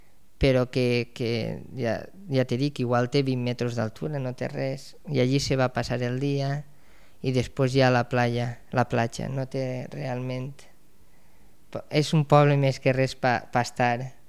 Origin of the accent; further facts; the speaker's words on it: Sueca, Valencian Community, Spain; Tot el que són camps d'arròs, el terme de Sueca és molt gran, no s'ha creat indústria.